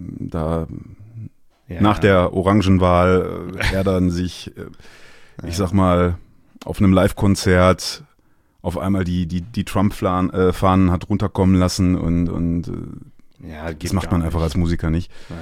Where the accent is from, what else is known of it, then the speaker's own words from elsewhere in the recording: Dinslaken, North Rhine-Westphalia, Germany; der kommt aus Dienstlaken, das ist meine Heimatstadt.